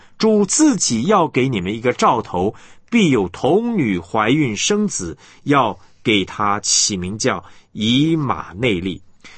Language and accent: Chinese; China; 因为我们中国人是讲关系的嘛